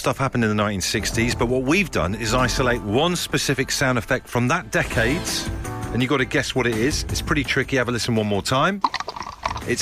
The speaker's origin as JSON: {"language": "English", "town": "Brixham", "region": "South West England", "country": "United Kingdom", "tie": "born or raised there", "said": "There's me growing up in Brixham in South Devon. I have to travel half an hour to a nightclub."}